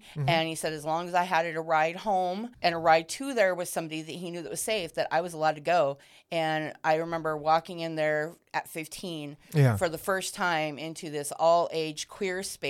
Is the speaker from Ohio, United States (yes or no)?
no; Longview, Washington, United States; where I grew up, which is north of here, I grew up in Longview, Washington, Kelso, Washington.